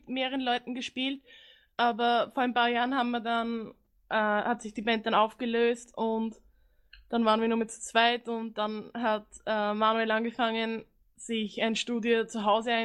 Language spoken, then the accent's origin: German; Austria; also wir sind aus Österreich, wohnen im Burgenland, in der Nähe von Wien. Wir pendeln hin und her, weil wir in Wien studieren. Also ich bin 25